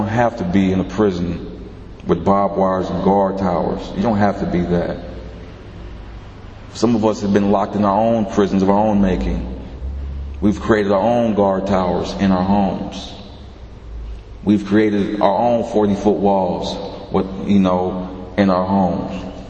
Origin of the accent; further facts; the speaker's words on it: Long Beach, California, United States; I'm an alcoholic, my sobriety date is July 3rd, 2005. I'm from the Long Beach area of California.